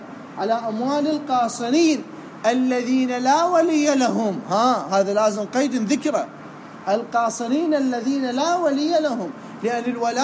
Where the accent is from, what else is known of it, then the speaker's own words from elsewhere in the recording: Najaf, Najaf Governorate, Iraq; عندنا بالنجف مدارس دينية كثيرة